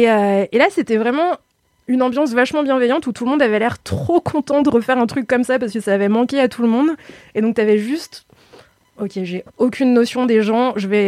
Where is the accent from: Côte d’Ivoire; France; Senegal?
France; Lyon, Auvergne-Rhône-Alpes; Alors, moi, je suis lyonnaise, on dit Ron.